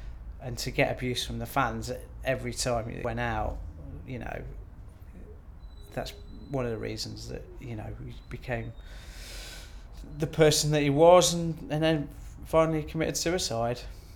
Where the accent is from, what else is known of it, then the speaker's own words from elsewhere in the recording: Nottingham, East Midlands, United Kingdom; Because I was brought up in Nottingham, I was having difficulty with my own sexuality